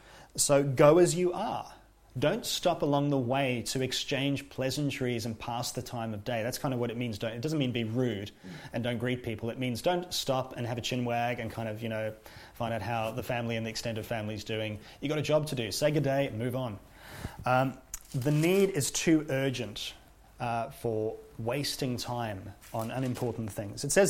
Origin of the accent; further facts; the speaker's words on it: South Africa; Well, I come from South Africa